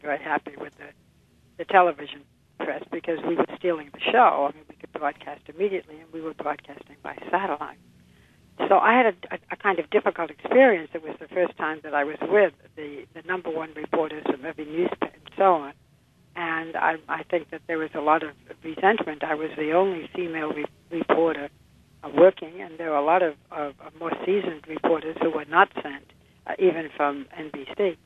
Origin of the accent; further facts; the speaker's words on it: Boston, Massachusetts, United States; I'm from Boston.